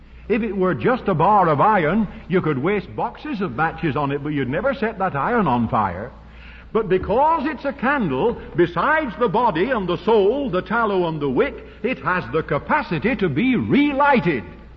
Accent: United Kingdom; Being British, I would have to say it like this.

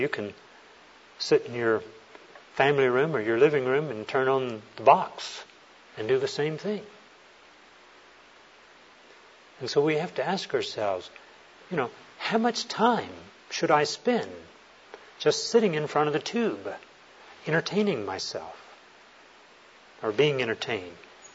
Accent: Texas, United States; I grew up down in Texas where the rite of passage into manhood was to play football.

